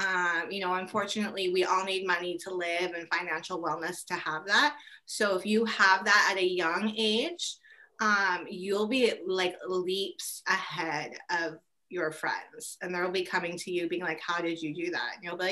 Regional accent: San Diego, California, United States; especially here being, I grew up in San Diego.

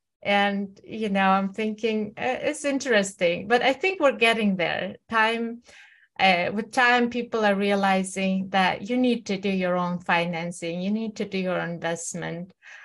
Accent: Kazakhstan; I wanted just to share a little bit more about my growing up in Kazakhstan

